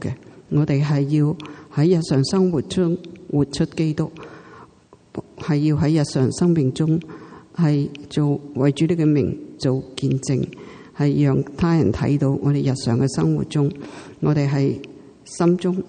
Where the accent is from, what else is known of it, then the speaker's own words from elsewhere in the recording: Hong Kong; now in Vancouver, Canada; 我哋由香港嚟到温哥华